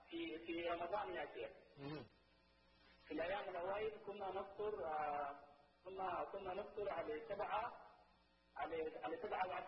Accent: Sudan; now in Saudi Arabia; انا من المغربين في السعوديه، انا من السودان. المعلوم يا شيخ ان احنا عندنا في السودان الاذان كل يوم ينقص كم من الثواني

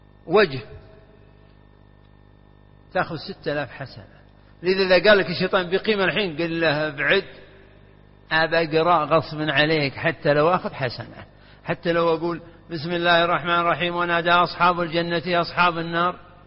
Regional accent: Najd, Saudi Arabia; وهي للأسف موجودة عندنا في نجد لكن ما أدري عنها في بعض المدن

